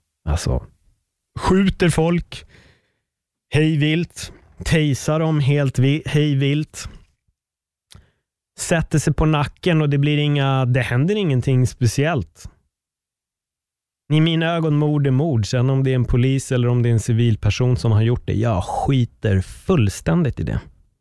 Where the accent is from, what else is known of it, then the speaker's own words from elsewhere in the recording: Sweden; born there; Att jag föddes i Sverige med en spansk pappa, det är bara en jävla slump.